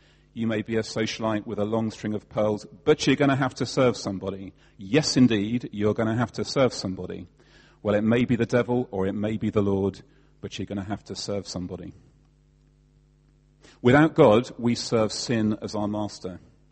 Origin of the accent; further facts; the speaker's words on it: England, United Kingdom; I'm English. I'm doing my best.